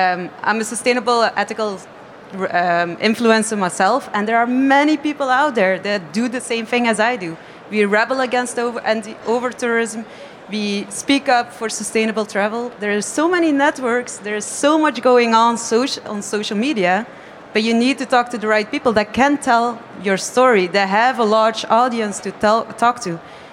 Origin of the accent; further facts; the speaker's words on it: Belgium; I'm from Belgium as well.